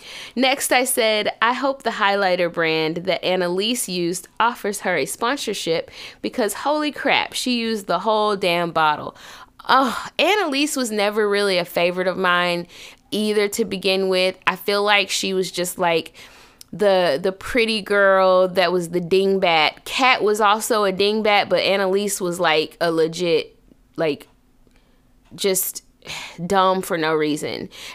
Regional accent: Tennessee, United States; As you guys know, I'm also from Tennessee

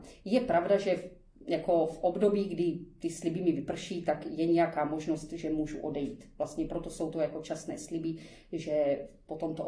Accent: Prostějov, Olomouc Region, Czechia; Vyrůstala jsem ve věřícím prostředí a i v salesiánském prostředí jsem vyrůstala, protože pocházím od Prostějova a v Prostějově byli saleziáni.

